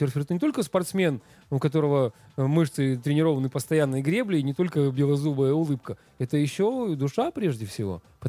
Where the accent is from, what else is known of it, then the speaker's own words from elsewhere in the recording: Crimea, Ukraine; потому что я крымчанин